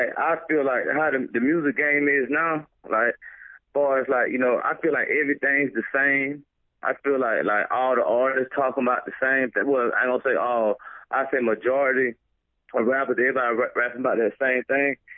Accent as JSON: {"language": "English", "region": "Georgia", "country": "United States", "said": "As soon as I start talking, they be like, you ain't from here. Where are you from? And I be like, I'm from Georgia."}